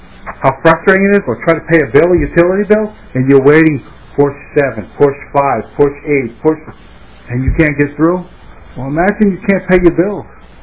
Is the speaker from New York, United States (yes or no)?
yes; New York, United States; moved away; I'm from New York, the state of New York. I moved here 16 years ago. I was amazed how beautiful this state is.